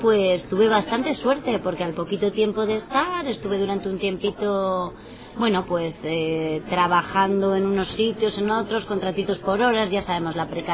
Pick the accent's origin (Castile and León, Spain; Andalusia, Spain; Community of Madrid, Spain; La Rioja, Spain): La Rioja, Spain; Logroño; Bueno, pues, ¿qué sucede en Logroño? Bueno, yo soy de Logroño.